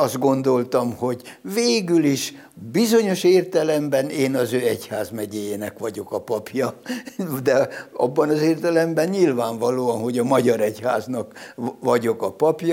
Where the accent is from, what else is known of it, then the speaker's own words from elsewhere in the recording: Győrzámoly, Győr-Moson-Sopron, Hungary; nem egykeként nőttem fel, hanem ebben a nagy családban, ez Győr Zámói volt, édesanyám oda ment vissza, és egy csodálatos falu közösségbe kerültem